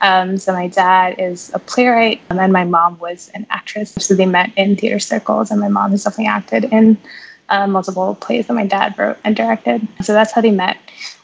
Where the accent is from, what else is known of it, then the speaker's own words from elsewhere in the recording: India; growing up in India